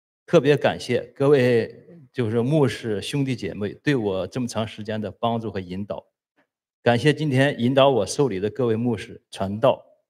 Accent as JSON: {"language": "Chinese", "town": "Taiyuan", "region": "Shanxi", "country": "China", "moved": "as an adult", "lives_now": "United States", "said": "我来自于中国的山西省太原市。我从2014年开始就陆续来美国，因为一直在国内长大，"}